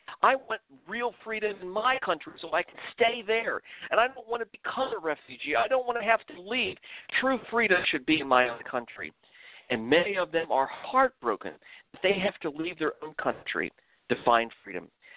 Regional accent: United States; And yet, I believe as an American, the safety of our country is absolutely essential.

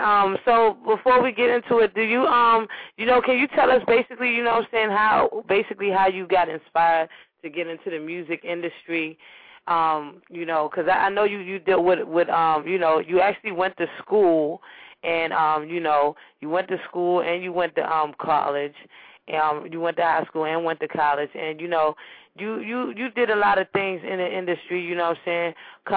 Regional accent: Nigeria; I'm Nigerian too, though, Amish. I'm Nigerian.

